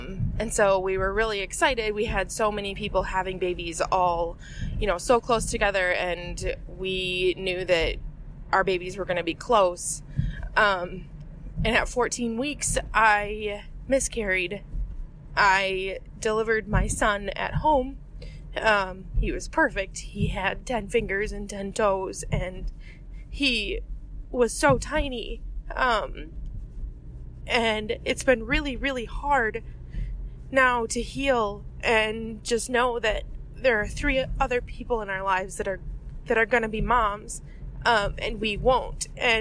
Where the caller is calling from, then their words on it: Waukesha, Wisconsin, United States; I'm calling from Waukesha, Wisconsin.